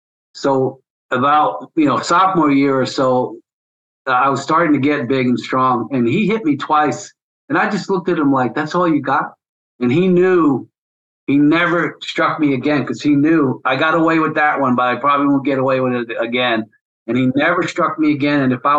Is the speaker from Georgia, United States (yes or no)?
no; New York City, New York, United States; growing up in Metro New York City, I thought the whole world was like that because that was where I was born.